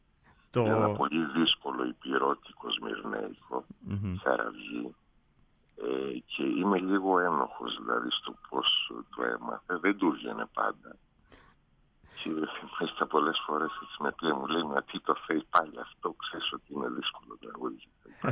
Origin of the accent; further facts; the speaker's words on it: Crete, Greece; του είπα ότι είμαι από την Κρήτη